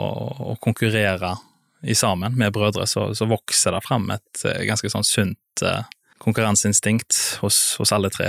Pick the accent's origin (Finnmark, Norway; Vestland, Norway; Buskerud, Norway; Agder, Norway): Vestland, Norway; Moster; now in Oslo, Norway; født og oppvokst på Moster